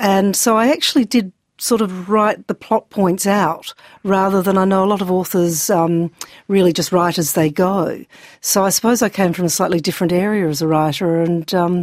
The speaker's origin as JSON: {"language": "English", "country": "Australia", "said": "You know, as an Australian filmmaker, it's going to be chopped back."}